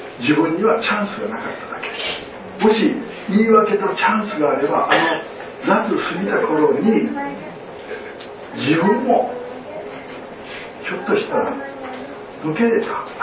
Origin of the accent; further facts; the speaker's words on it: Amagasaki, Hyogo, Japan; 私は尼崎というところの出身です。そして西宮に引っ越して、そこでクリスチャンになりました。